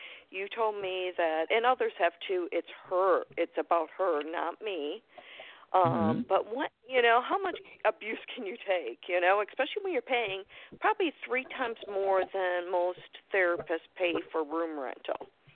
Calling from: Florida, United States; I'm calling from Florida.

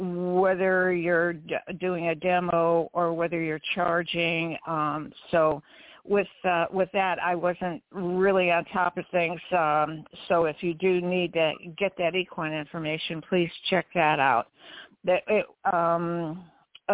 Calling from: Paso Robles, California, United States; Hi, Greg, from beautiful Central Coast, California, Paso Robles

